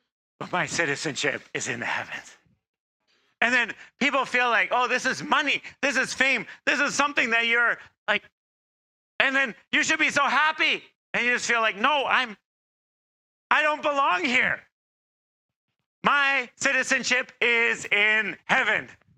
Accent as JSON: {"language": "English", "country": "United States", "said": "I don't know, I'm an American, you know."}